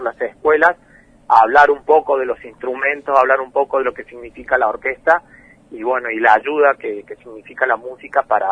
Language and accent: Spanish; Córdoba, Argentina; accent: Córdoba tonada; now in Puerto Iguazú, Argentina; Soy de Córdoba, siempre lo digo, se me nota mucho